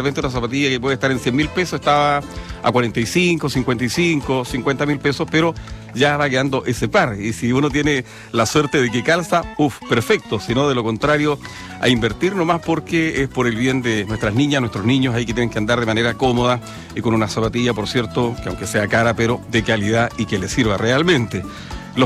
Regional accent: Chile; Como buen chileno, anduvimos a última hora hoy día haciendo algunas compras

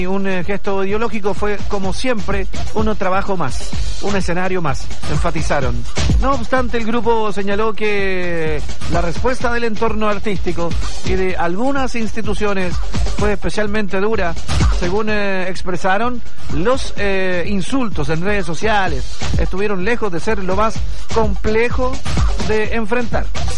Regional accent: Chile; ¿Por qué somos así los chilenos?

